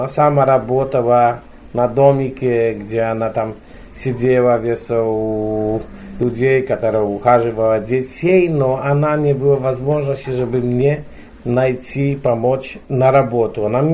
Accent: Poland; Russian is a second language; я электриком весь из Польши

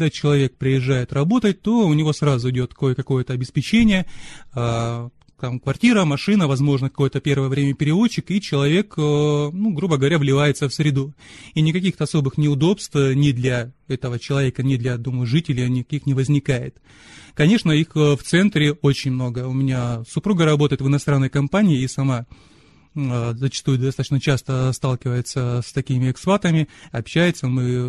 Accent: Russia; потому что я русский, или потому что я приехал из СССР, да, из бывшего СССР.

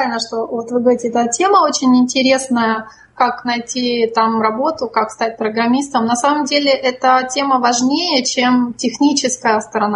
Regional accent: Kharkiv, Kharkiv Oblast, Ukraine; accent: Kharkiv; я из Харькова. Ну, последние сколько, 20 лет.

